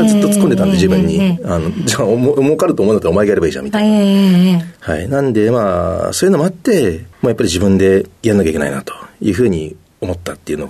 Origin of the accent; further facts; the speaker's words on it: Higashimatsuyama, Saitama, Japan; 埼玉県 の、 東松山という静かな町です。